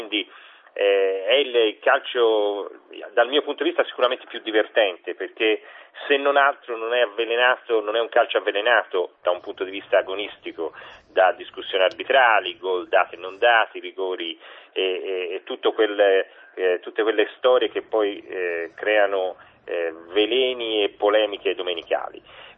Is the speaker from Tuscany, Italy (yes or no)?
yes; Florence, Tuscany, Italy; io che sono di Firenze ti posso raccontare